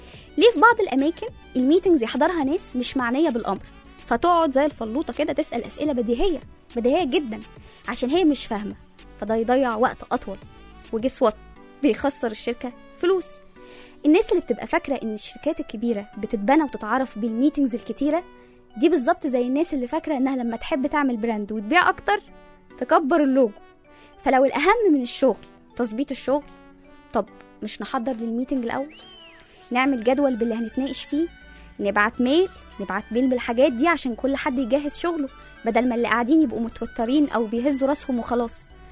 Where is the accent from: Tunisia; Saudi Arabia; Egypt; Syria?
Egypt; Alexandria, Alexandria Governorate; now in Cairo, Egypt; انا اصلا من اسكندرية، فبالنسبة لنا حتى لو الدنيا زحمة جدا أطول مشوار ما بين أي مكان والتاني كبير ويتحول من 10 دقايق لساعة إلا ربع. إنما هنا في القاهرة المشاوير بتبدأ من ساعة.